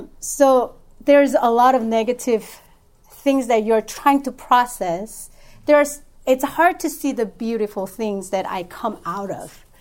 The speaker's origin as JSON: {"language": "English", "country": "South Korea", "tie": "born or raised there", "moved": "yes", "said": "I basically was born and raised in Korean church in Korea. And then, but my dad, my mom had a really heart for missions. So basically God moved us out of Korea in different places."}